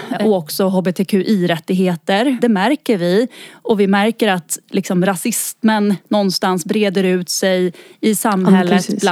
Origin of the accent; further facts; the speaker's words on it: Gotland, Sweden; Och jag är uppväxt med Gotland. Men jag är också uppväxt med två dialekter.